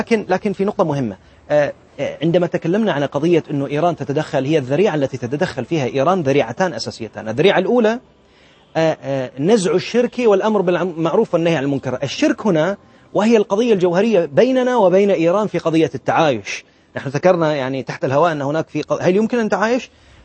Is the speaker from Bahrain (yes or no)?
yes; Bahrain; عيسى قاسم موجود عندنا في البحرين